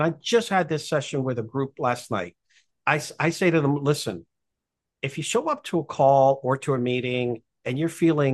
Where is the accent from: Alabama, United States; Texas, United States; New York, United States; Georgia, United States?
New York, United States; So number one, I'm Puerto Rican. Number two, I was raised in New York by a single mother who was raising three boys by herself.